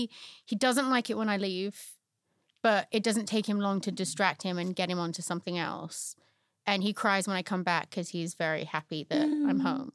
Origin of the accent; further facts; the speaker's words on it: England, United Kingdom; now in United States; But I never feel American. Mm. And then I go home to England and they tell me that I'm too American.